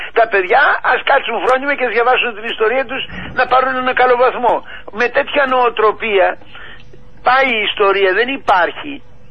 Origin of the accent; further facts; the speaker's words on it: Greece; να δουν τα παιδιά μου ότι είμαι Έλληνας εγώ, για να γίνουν και αυτά Ελληνόπουλα.